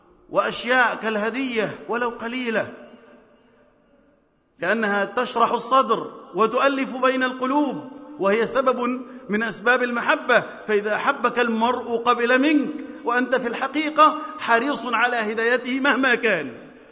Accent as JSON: {"language": "Arabic", "country": "Egypt", "said": "اللهم احفظ بلدنا مصر"}